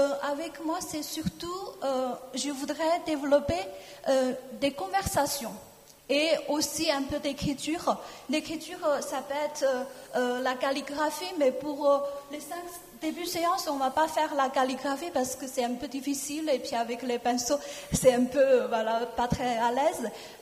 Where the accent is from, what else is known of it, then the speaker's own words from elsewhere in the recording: China; French is a second language; moved away as an adult; now in France; moi je suis chinoise, je suis venue en France depuis 2005. J'ai fait mes études en France, à Aix-en-Provence